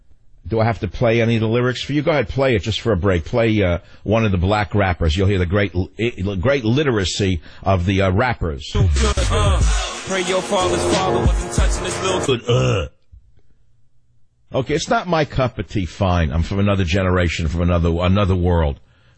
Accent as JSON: {"language": "English", "country": "United States", "said": "I'm one man. I'm an American. I've lived through a lot of phases of American history."}